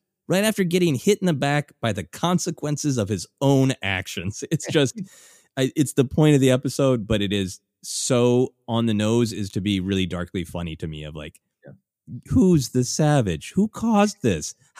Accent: Minnesota, United States; a literal nightmare that I have had growing up in Minnesota of what is under the snow.

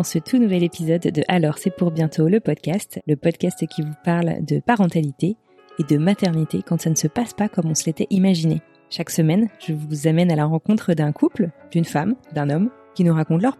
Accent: Brittany, France; Je suis bretonne moi-même

